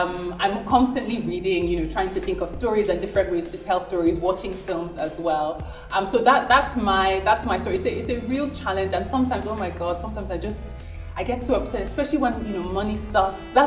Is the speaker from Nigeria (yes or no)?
yes; Nigeria; I'm Nigerian